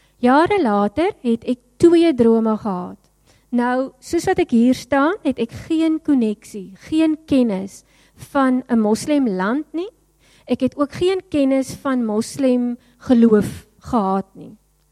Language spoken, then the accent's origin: Afrikaans; Worcester, Western Cape, South Africa; jare terug, het ek in Woester groot geword en op 'n stadium was ons hoofstraat